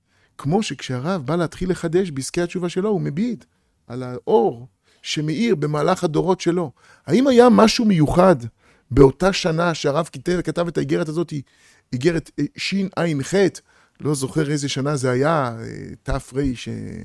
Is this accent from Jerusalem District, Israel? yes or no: no; Tel Aviv, Tel Aviv District, Israel; אני מגיע מתל אביב. אני למד בישיבה בתל אביב, בישיבת מעלה אליהו.